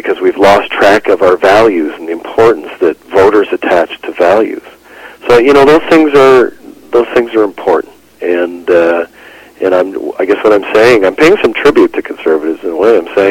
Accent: Alberta, Canada; I defended my party growing up in Alberta. You know, I'm as hardcore as I get, an Alberta Liberal.

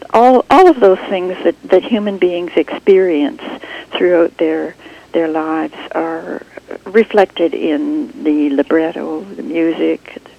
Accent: New Westminster, British Columbia, Canada; I was brought up in New Westminster, and in a musical family.

